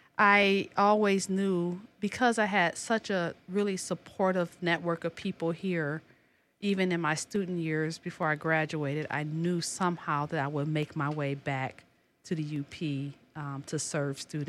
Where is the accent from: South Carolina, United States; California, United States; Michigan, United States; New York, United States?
Michigan, United States; Detroit; I am from Detroit, and I was in my senior year of high school, and I was at a really pretty competitive high school.